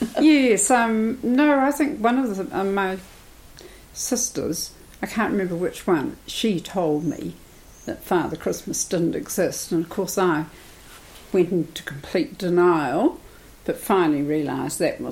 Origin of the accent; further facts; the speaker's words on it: Palmerston North, Manawatū-Whanganui, New Zealand; I grew up in Palmerston North and went to school there